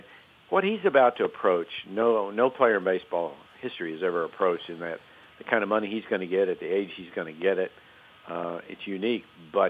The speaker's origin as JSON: {"language": "English", "town": "Houston", "region": "Texas", "country": "United States", "tie": "born or raised there", "said": "if you go back and look at how the Houston Astros, the team in my hometown, won the World Series"}